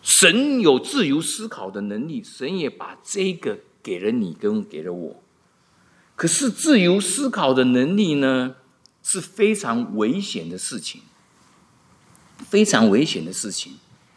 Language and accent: Chinese; China; 我们来自中国亚洲的